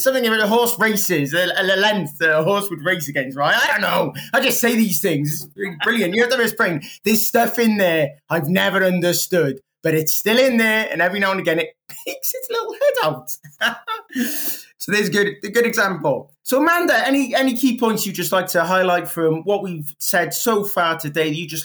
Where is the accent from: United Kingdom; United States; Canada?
United Kingdom; Wales; I've got that wrong, but I'm Welsh, right?